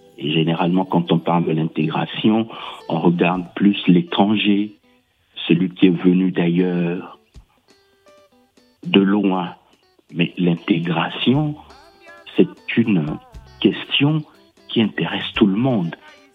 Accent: Pointe-Noire, Republic of the Congo; born there; Oui, je suis né au Congo-Brazzaville, à Pointe-Noire, une très belle ville, hein, Pointe-Noire, au bord de l'océan Atlantique, avec des palmiers, avec l'air marin, le littoral.

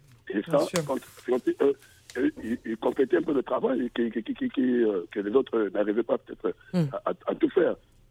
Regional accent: Republic of the Congo; J'étais chez moi au Congo en vacances à Brazzaville.

